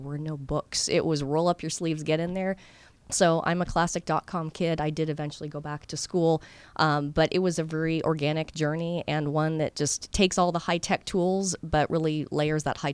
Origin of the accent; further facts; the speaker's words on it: California, United States; I'm from California. I'm big into recycling.